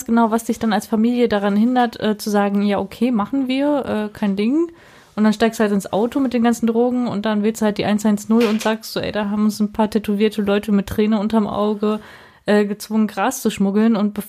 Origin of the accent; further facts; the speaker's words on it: North Rhine-Westphalia, Germany; ich komme aus Nordrhein-Westfalen.